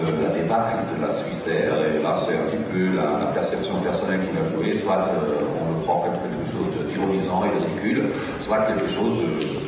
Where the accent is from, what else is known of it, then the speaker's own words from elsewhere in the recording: Germany; en tant qu'allemande